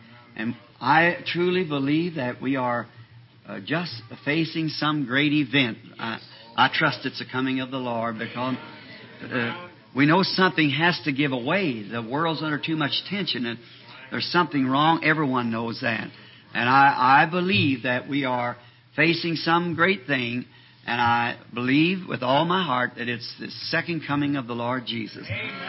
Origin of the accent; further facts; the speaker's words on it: the West, United States; Brother Bose told me that that was because I was from the West, the reason I call it a stone. Out there they call it stone, here they call it rock.